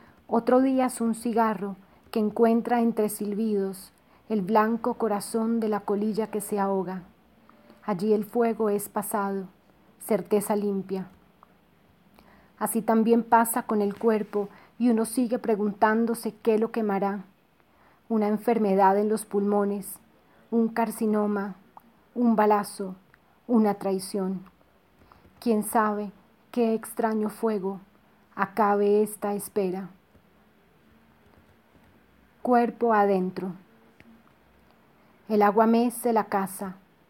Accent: Bogotá, Colombia; born there; Nací en Bogotá, Colombia.

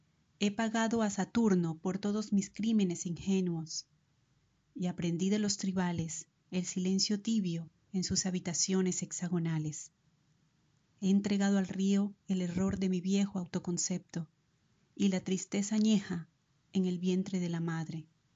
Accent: Santa Marta, Magdalena, Colombia; born there; Nací en Santa Marta, Colombia.

